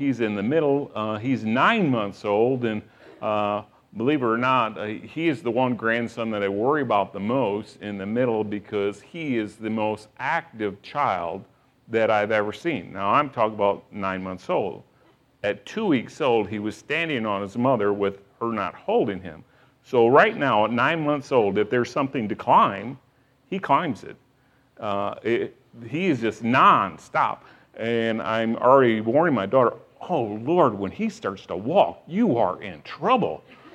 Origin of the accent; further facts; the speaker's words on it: Michigan, United States; Our son is, we're originally from Michigan.